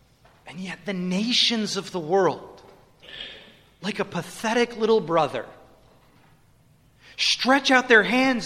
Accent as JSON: {"language": "English", "town": "Cambridge", "country": "United States", "said": "As American people, as residents of Cambridge, do we not share the blame as Christians?"}